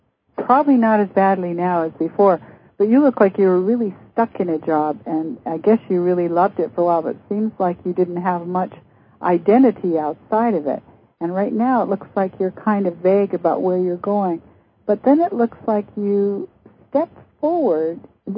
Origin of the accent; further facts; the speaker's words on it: Canada; I'm from Canada, too.